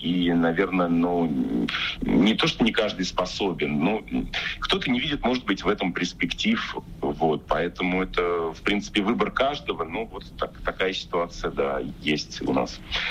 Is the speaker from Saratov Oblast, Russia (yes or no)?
yes; Saratov, Saratov Oblast, Russia; Это моя малая родина, и я очень скучаю. Я надеюсь, что вот ближайшую неделю я уже окажусь в Саратове, обниму своих родителей.